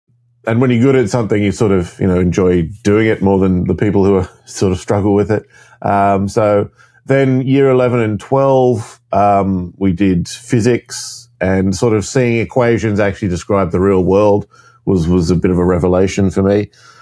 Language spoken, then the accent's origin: English; Maxville, New South Wales, Australia; A town called Maxville. That's where I'm from.